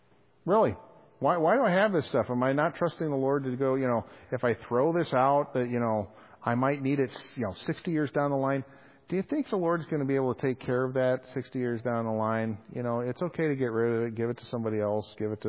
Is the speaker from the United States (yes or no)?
no; Wales, United Kingdom; Being Welsh counts for something.